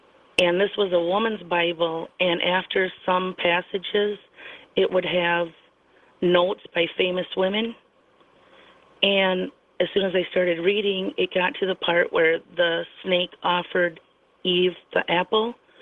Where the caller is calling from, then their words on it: Minnesota, United States; from Minnesota.